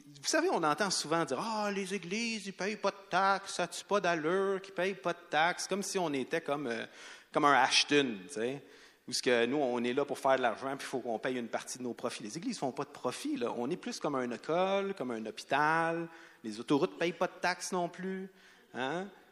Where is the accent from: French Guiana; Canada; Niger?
Canada; Quebec; Puis nous aussi, on est citoyens québécois. On est des vrais Québécois. On est chrétiens avant, mais on est Québécois autant que tout le monde.